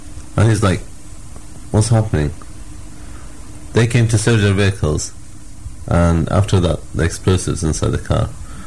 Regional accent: Iraq; also born or lived in United Kingdom; I'm Iraqi British, from Iraqi background. I've lived about 50% of my life in Iraq and the other 50% in Britain.

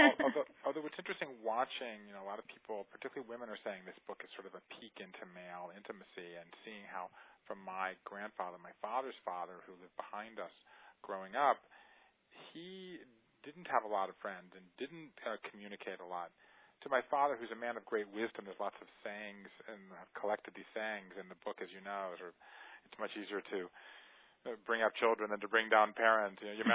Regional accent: Savannah, Georgia, United States; I grew up in Savannah, Georgia

